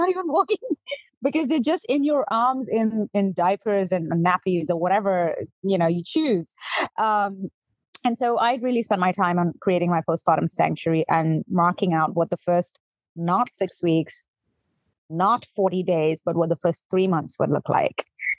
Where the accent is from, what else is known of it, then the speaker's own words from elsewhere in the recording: India; I come from India